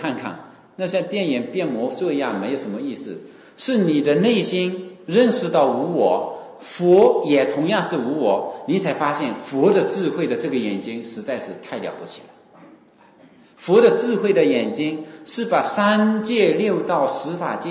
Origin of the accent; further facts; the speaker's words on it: Wenzhou, Zhejiang, China; 是我们温州人